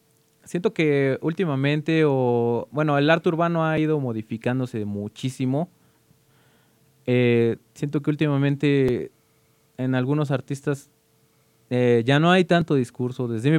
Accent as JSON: {"language": "Spanish", "country": "Mexico", "said": "me gusta como cosas que ya salen un poquito de lo que yo soy como mexicano"}